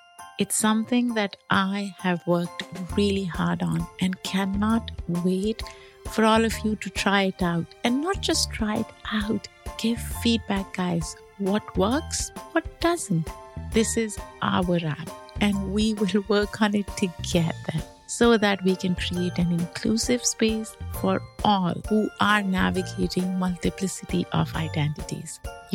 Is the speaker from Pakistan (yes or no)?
yes; Pakistan; I come from a different rhythm of life. Growing up in Pakistan, December 25th wasn't Christmas for me.